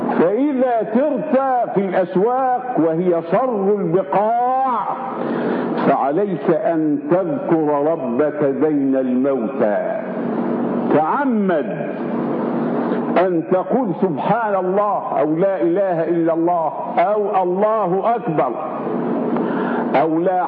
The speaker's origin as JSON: {"language": "Arabic", "country": "Egypt", "said": "أما عندنا في مصر 31 مليون أمي لا يقرؤون ولا يكتبون"}